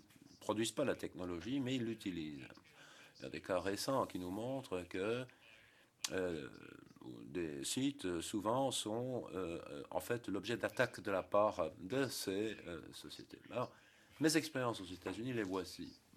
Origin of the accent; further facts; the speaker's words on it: France; je viens de France